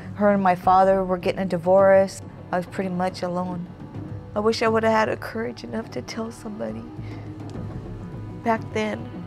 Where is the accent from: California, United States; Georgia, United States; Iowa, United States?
California, United States; Santa Monica; I grew up in Santa Monica, California. I am the second to the oldest.